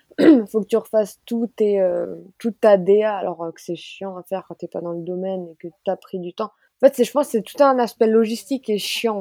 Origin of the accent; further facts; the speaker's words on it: Grand Est, France; Moi, je suis alsacienne, mais je ne sais pas parler alsacien